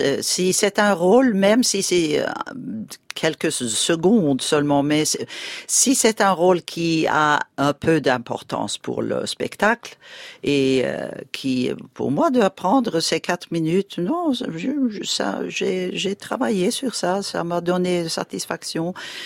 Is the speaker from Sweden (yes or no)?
yes; Sweden; French is a second language; j'ai adoré d'être chez moi en Suède, de me réveiller tous les jours dans mon lit